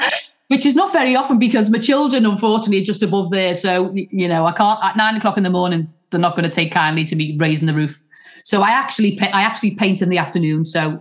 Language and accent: English; Liverpool, North West England, United Kingdom; And I think because I am from Liverpool, sometimes I think we are pushed down a little bit. You know, your accent sometimes, you know, it goes before you.